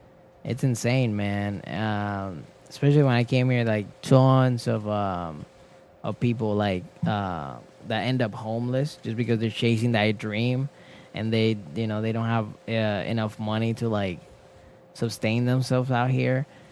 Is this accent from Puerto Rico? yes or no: yes; Puerto Rico; also born or lived in Florida; now in United States; I came here from Florida, but I'm originally from Puerto Rico.